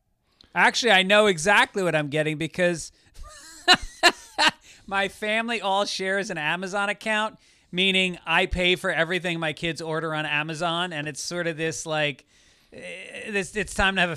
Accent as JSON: {"language": "English", "region": "California", "country": "United States", "tie": "born or raised there", "said": "And I grew up in California."}